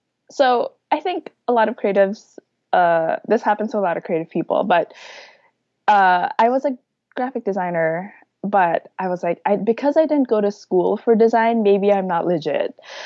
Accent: Manila, Metro Manila, Philippines; moved away as an adult; now in United States; So I moved here 6 years ago to go to grad school. And before that, I grew up in Manila in the Philippines

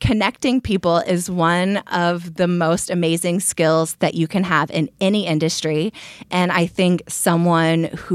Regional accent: Austin, Texas, United States; also born or lived in New York / Berlin; now in Los Angeles, United States; I am from Austin, Texas, originally. I went to the University of Texas, Hickam Horns.

